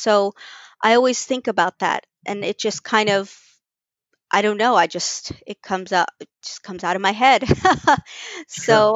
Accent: Texas, United States; and it's set in Texas. Which is my home state.

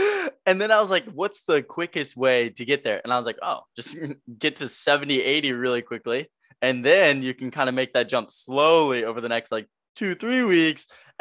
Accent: Virginia, United States; now in Los Angeles, United States; I'm 21. I'm from Virginia. I now live in LA.

